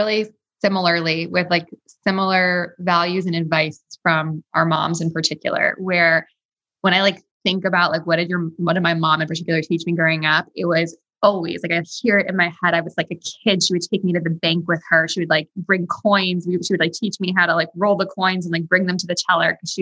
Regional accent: New York City, New York, United States; You know, I grew up in New York City. So I also grew up in a city and in a really expensive city

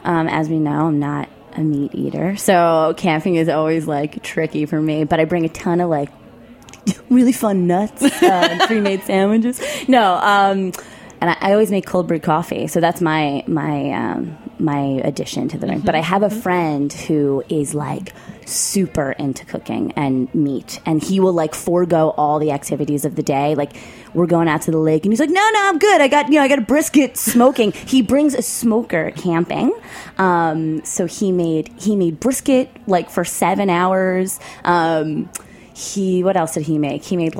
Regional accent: Queens, New York, United States; So, you know, I'm from New York. I'm from Queens.

